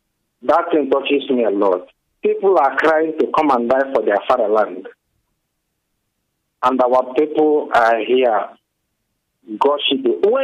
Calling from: Venice, Veneto, Italy; I'm calling from Italy. Venezia.

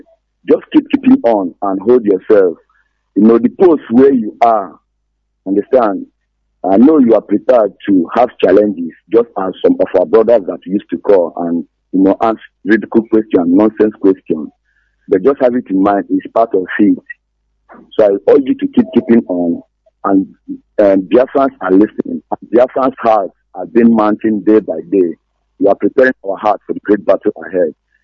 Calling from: Onitsha, Anambra, Nigeria; I am calling you from Onitsha, but I hail from Njaba, LGL.

